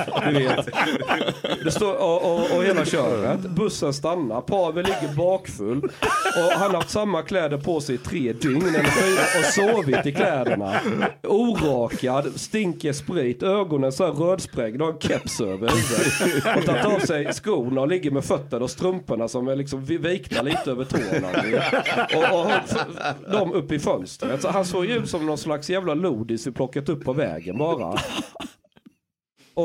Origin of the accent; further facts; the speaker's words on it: Sweden; Men jag visar lite bilder hur det såg ut hemma i Sverige.